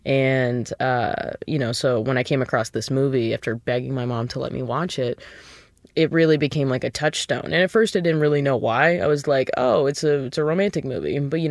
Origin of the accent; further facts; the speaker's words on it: Olathe, Kansas, United States; You know, I grew up in Olathe, and there were a lot of great things about that. But also, it's a fairly, you know, socially conservative area.